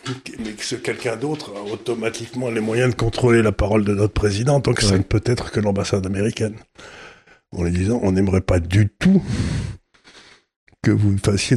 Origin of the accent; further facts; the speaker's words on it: Syria; born there; Vous savez, moi, je suis né en Syrie. Dans ma famille, j'ai toujours entendu parler de l'armée turque.